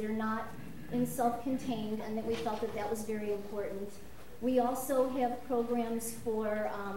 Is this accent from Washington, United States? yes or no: no; Chicago, Illinois, United States; now in Mesa, United States; I'm not a Mesa native. I'm from Chicago. I've been here 3 years.